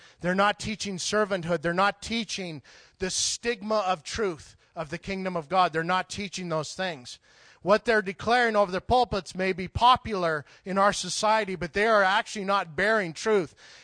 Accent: Canada; Remember, I'm a Canadian, comes from a small village in Canada. I didn't grow up in the city, you know. So I was really naive.

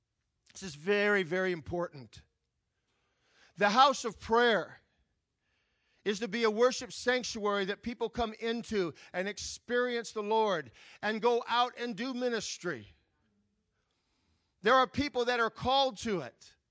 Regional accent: Gary, Indiana, United States; I grew up in Gary, Indiana. And when I grew up in Gary, Indiana, I saw a lot of changes happen in Gary, Indiana.

